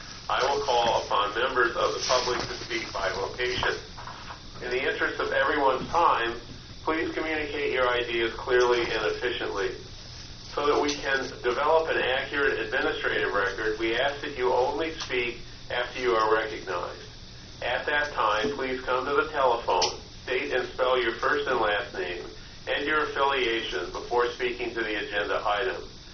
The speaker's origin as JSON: {"language": "English", "town": "Bishop", "region": "California", "country": "United States", "said": "I am from Bishop, and I serve as the board chair."}